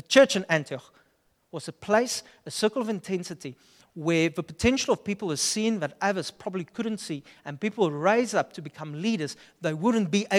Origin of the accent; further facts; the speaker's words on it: Upington, Northern Cape, South Africa; Now, I come from Upington. Have you ever been to Upington? In the desert, there's nothing except you and God.